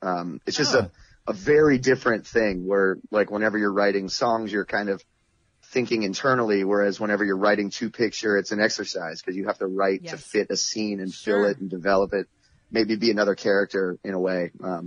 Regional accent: Cranberry Township, Pennsylvania, United States; also born or lived in Silver Spring, Maryland; I'm originally from, I was born in Silver Spring, Maryland, but I moved to Cranberry Township when I was one.

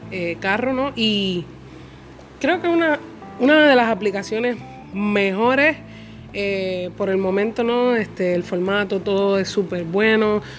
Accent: Puerto Rico; en mi país, que es Puerto Rico.

